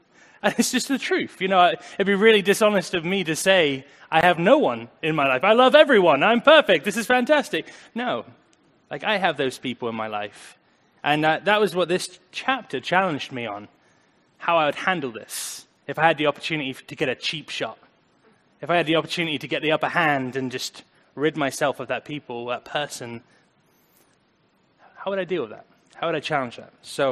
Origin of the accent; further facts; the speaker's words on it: England, United Kingdom; Something I'm particularly proud about being English is the respect level for that type of thing.